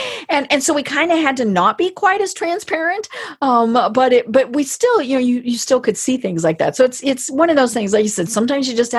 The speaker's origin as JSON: {"language": "English", "region": "Colorado", "country": "United States", "said": "I'm from Colorado."}